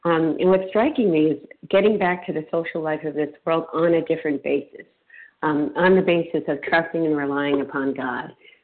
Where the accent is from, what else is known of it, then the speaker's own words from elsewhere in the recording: Massachusetts, United States; I'm from Massachusetts, a grateful, recovered, compulsive eater.